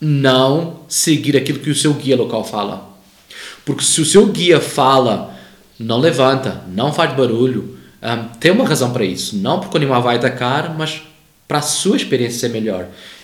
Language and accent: Portuguese; Lisbon, Portugal; Eu sou português e eu sou de uma cidade bem pequena do lado de Lisboa, que é muito famosa pelas touradas, pelos negócios com o boi.